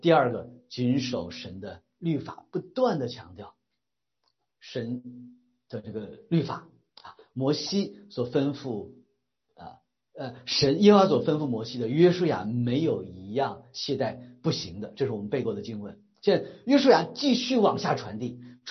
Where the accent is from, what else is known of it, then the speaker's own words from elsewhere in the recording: China; 那我们华人，我们中国人在这方面呢，可能是受儒家文化的影响啊